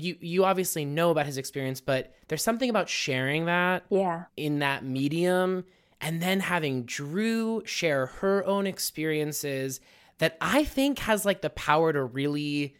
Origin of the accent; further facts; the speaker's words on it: Pittsburgh, Pennsylvania, United States; Okay, so I'm born and raised in Pittsburgh.